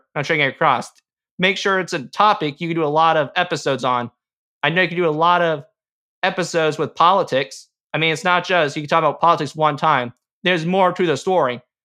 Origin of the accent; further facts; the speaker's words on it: Owensburg, Indiana, United States; I'm from Owensburg, Indiana